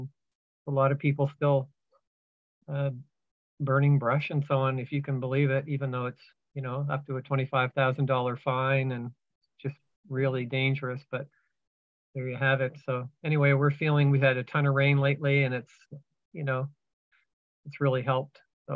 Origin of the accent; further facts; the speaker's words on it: Halifax, Nova Scotia, Canada; from Halifax, Nova Scotia, on the lands of the Mi'kmaq people.